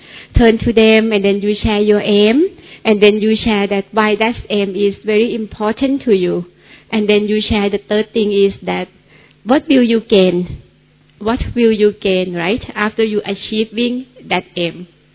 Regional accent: Bangkok, Thailand; I'm from Bangkok, Thailand. I'm coordinating Baba Center over there.

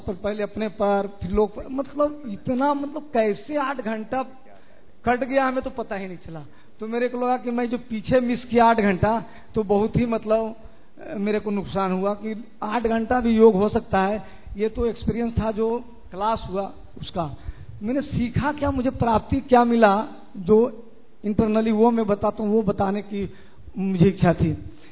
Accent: Patna, Bihar, India; और मैं पटना से हूँ

